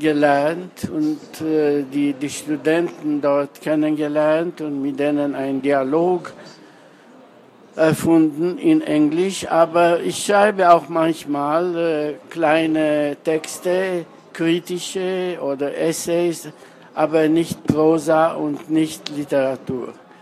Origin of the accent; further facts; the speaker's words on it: Romania; first language Romanian; German is a second language; moved away as an adult; Ja, ich schreibe in Rumänisch. Es ist meine Heimat für immer. Mit 50 Jahren bin ich weg aus Rumänien.